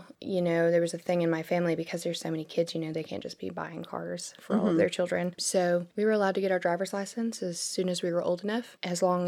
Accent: Arkansas, United States; also born or lived in Colorado Springs; I was born in Colorado Springs, and we lived there until I was six. My parents divorced, and we moved to Arkansas because my grandparents lived here.

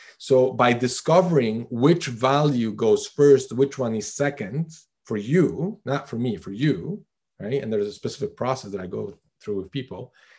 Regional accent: Canada; because I'm Canadian.

